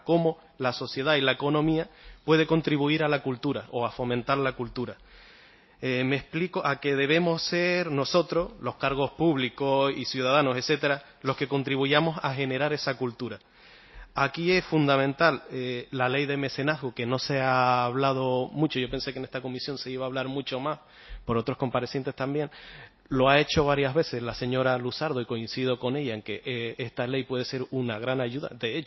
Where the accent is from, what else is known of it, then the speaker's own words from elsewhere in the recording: Canary Islands, Spain; donde yo vengo, de la isla de La Gomera